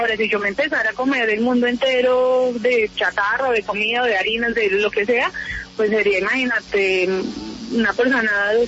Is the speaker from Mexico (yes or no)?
no; Colombia; hay que mostrar la naturaleza también de nosotras las colombianas.